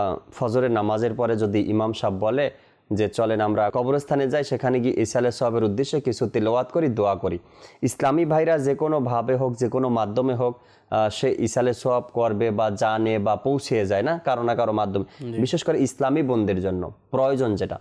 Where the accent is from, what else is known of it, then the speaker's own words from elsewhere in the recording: Bangladesh; তো আমাকে জিজ্ঞাসা করলো আপনি কোথা থেকে আসছেন, আমি তো বললাম বাংলাদেশ থেকে আসছি